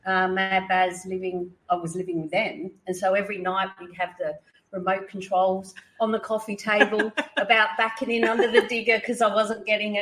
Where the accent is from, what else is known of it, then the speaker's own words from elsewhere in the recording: Adelaide, South Australia, Australia; moved away; also born or lived in Queensland; I'm from Adelaide, but been in Queensland for a lot longer.